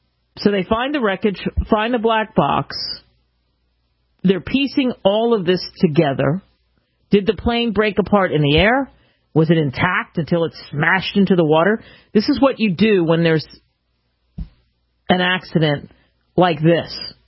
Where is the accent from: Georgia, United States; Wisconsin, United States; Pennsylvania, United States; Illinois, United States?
Pennsylvania, United States; Philadelphia; born or raised there